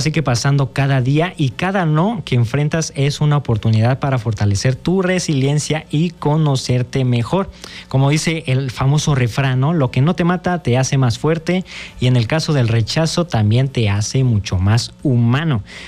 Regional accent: Mexico; Ahora sí, no solo el 15 de septiembre de que somos mexicanos, ¿no?

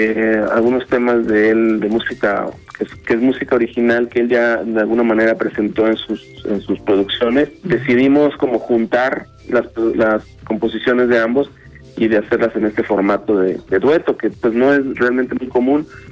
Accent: San Luis Potosí, Mexico; yo soy de San Luis Potosí

